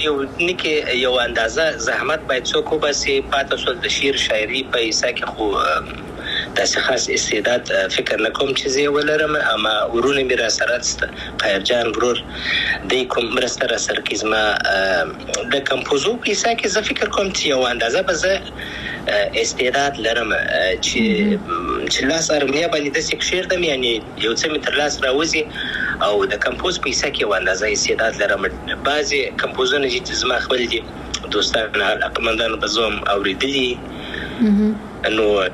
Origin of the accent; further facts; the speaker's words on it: Afghanistan; moved away; زه افغان یم ان شاء الله بیا به افغانستان ته ولاړ سم